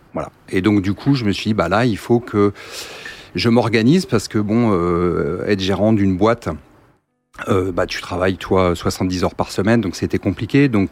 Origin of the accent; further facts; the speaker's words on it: Parigny-les-Vaux, Bourgogne-Franche-Comté, France; moi, je viens de Parigny-les-Vaux et voilà, j'ai 48 ans.